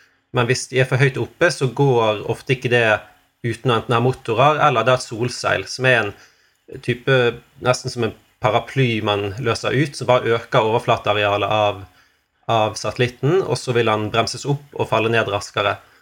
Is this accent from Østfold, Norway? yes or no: no; Bergen, Vestland, Norway; Jeg er fra Bergen.